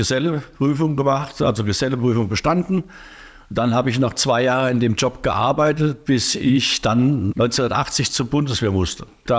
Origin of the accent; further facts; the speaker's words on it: Garbenheim, Hesse, Germany; ich war damals zu dem Zeitpunkt hier in Wetzlar und ich komme ja aus Garbenheim.